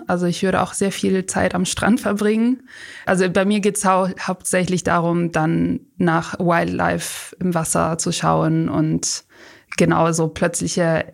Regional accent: Rome, Lazio, Italy; Die Insel heißt Giglio und die ist ganz in der Nähe von, wo ich herkomme, also aus Rom, Italien.

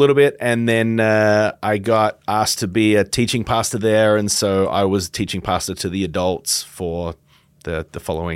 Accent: Australia; moved away as an adult; now in United States; I been here for 26 years. I just turned 50, so I am more American than I am Aussie these days. Lived more of my life in your country.

